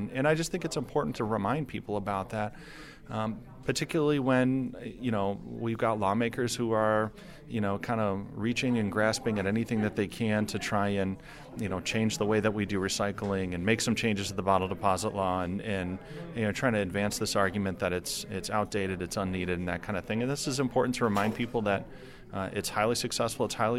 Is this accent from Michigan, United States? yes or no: yes; Holland, Michigan, United States; never known anything other than the bottle deposit law in Michigan, that I grew up in Holland